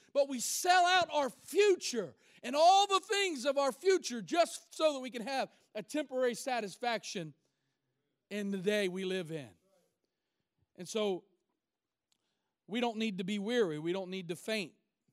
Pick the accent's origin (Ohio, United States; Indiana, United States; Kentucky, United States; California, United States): Kentucky, United States; Covington; And I grew up in Covington, down on the river in Cincinnati.